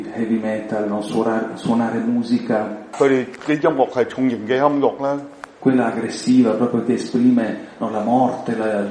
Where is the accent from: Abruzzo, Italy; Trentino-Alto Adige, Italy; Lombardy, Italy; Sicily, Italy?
Trentino-Alto Adige, Italy; Bolzano; io vengo da Bolzano, questa piccola città del nord dell'Italia.